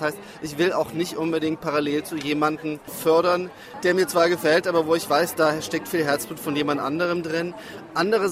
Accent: Dresden, Saxony, Germany; Ich bin in Dresden geboren und aufgewachsen und bin dort auf einer Schule gewesen mit Sprachschwerpunkt und hatte als dritte Fremdsprache Tschechisch.

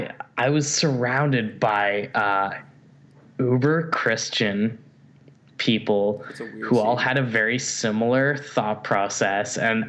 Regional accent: Elmira, Ontario, Canada; Elmira, which is just outside of Waterloo.

